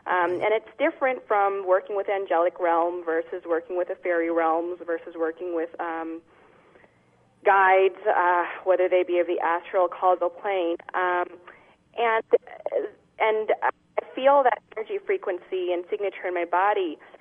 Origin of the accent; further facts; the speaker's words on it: Portland, Oregon, United States; I'm visiting from Portland, Oregon. I'm here at the ranch.